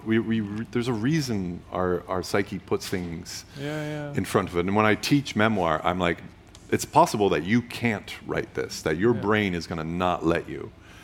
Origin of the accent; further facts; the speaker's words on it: the South, United States; And, you know, I grew up in the South, and that's not unusual for people to talk about the dead and the ghosts.